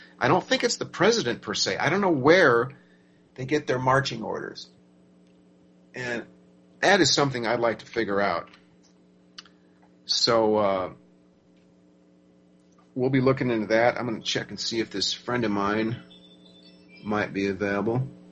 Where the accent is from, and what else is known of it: United States